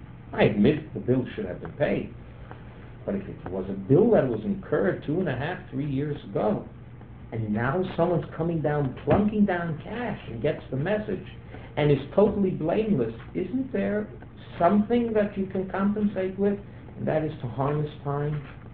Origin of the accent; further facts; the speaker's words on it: United States; I am an American. I am a rabbi.